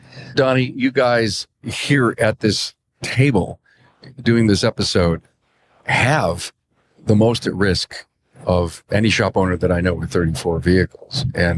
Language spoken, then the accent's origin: English; New York, United States; I'm from New York. I don't know what the law is completely